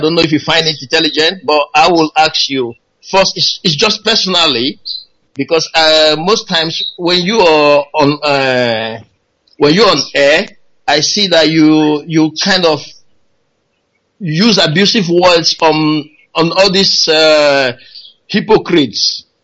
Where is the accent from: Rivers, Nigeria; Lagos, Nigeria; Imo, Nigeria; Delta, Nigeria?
Imo, Nigeria; Owerri; now in Rotterdam, Netherlands; where I'm from Imo State, Owerri, Ikeduru local government.